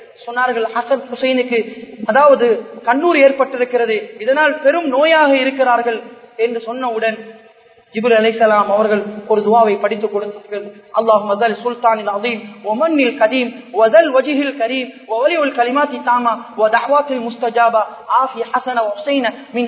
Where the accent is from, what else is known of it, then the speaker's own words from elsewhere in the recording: Sri Lanka; நாங்களும் ஒரு இலங்கையர் என்ற ஒரு உணர்வை வெளிப்படுத்தி காட்டுவதற்கான பல சந்தர்ப்பங்கள் இருக்கிறது